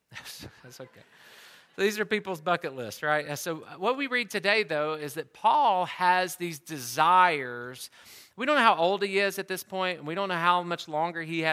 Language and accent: English; the South, United States; I grew up in the South and just think, everybody everywhere has heard of Jesus.